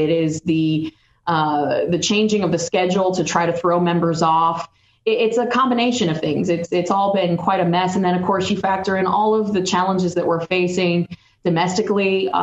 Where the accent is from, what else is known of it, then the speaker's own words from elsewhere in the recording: Florida, United States; And it is truly an honor and privilege to serve my hometown and my friends, family and neighbors and constituents in North Central Florida.